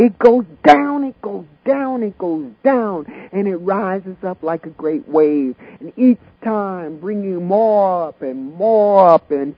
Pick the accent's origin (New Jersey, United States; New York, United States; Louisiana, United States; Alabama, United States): New Jersey, United States; Englewood; Where I come from. Let me tell you, I come from Englewood, New Jersey.